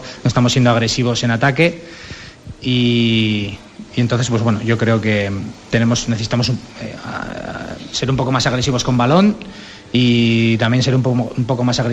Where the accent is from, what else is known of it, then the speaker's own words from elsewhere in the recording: Pamplona, Navarre, Spain; now in Ponferrada, Spain; Bueno, yo soy de Pamplona también, de una ciudad... Bueno, no es pequeña, pero tampoco es de estas grandes.